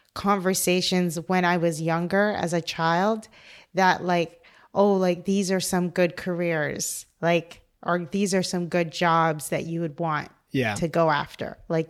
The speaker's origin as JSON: {"language": "English", "country": "Cayman Islands", "tie": "born or raised there", "said": "So I am originally from the Cayman Islands. So I was going to high school in the Cayman Islands."}